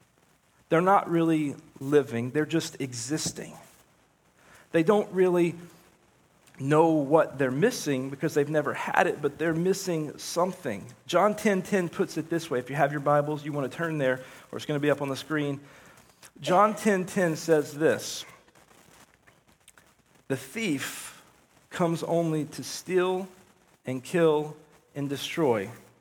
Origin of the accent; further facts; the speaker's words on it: Chickamauga, Georgia, United States; Well, I grew up in Chickamauga, and as you can imagine, the summers there got really boring. Not a whole lot to do in Chickamauga, Georgia.